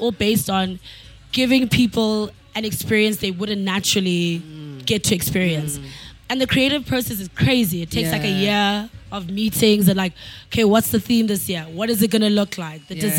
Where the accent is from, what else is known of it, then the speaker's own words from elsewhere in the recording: Eastern Cape, South Africa; now in Johannesburg, South Africa; Tools is from KZN. I'm from the Eastern Cape.